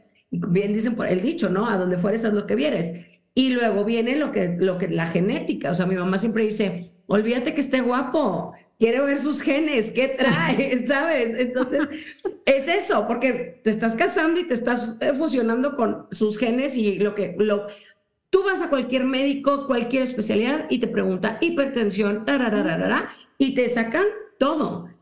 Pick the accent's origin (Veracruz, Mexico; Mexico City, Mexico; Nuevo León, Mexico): Nuevo León, Mexico; Monterrey; born there; yo nací en Monterrey, en mi caso, crecí en tal zona